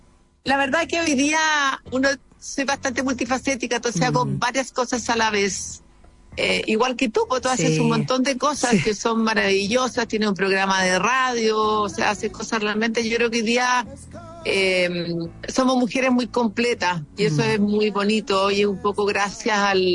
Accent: Chile; tuve grandes oportunidades, viví afuera, trabajé afuera, pero siempre mi vínculo fue más potente con Chile. Quizás me dio mucho susto viajar, tal vez soy demasiado chilena.

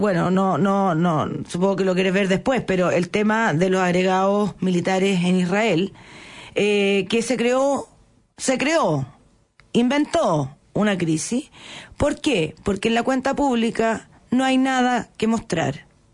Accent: Chile; que no se hable de los temas que sí nos convocan como chilenos

